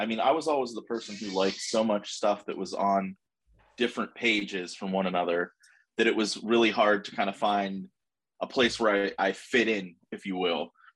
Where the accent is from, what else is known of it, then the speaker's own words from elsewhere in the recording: Pittsburgh, Pennsylvania, United States; I mean, if from where I'm from, you know, I'm from Pittsburgh